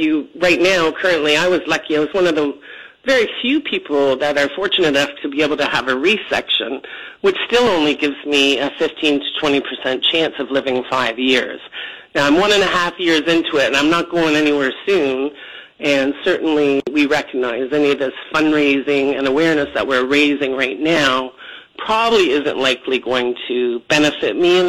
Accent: Canada; moved away as an adult; also born or lived in Bermuda; now in United States; I'm actually Canadian, and I kept getting bumped out of my job as an RN in Canada. So I moved to Bermuda for a year and stayed for 12.

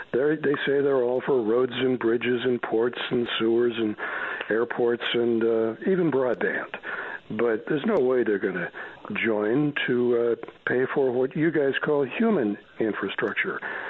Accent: East St. Louis, Illinois, United States; You know, when you and I were growing up in East St. Louis, we thought $1,000 was a lot of money.

